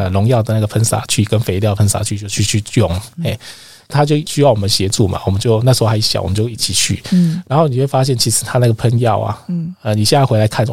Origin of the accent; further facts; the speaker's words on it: Kaohsiung, Taiwan; 其实因为我老家在高雄，所以我们爷爷那一辈其实都还是务农的，然后种水稻种田这样